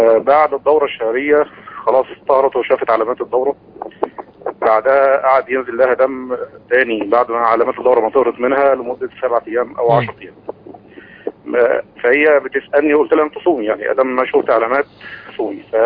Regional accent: Toukh, Qalyubia, Egypt; انا من طوخ.

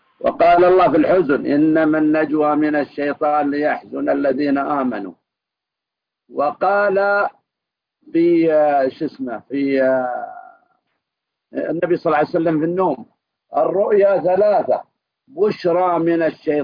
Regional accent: Riyadh, Riyadh Province, Saudi Arabia; في واحد عندنا في الرياض

